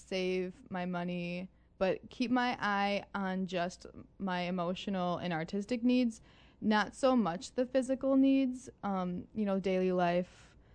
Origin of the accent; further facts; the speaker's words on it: La Crosse, Wisconsin, United States; I'm from La Crosse, Wisconsin.